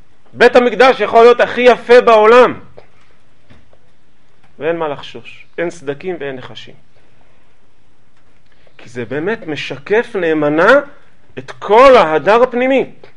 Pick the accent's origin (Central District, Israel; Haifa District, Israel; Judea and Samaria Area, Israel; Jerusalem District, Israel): Jerusalem District, Israel; Jerusalem; זה לא עלה לי לראש, אני ירושלמית.